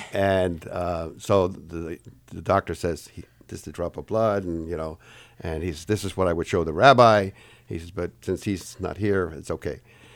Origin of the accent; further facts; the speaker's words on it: New Jersey, United States; born there; now in Nashua, United States; when I was born in New Jersey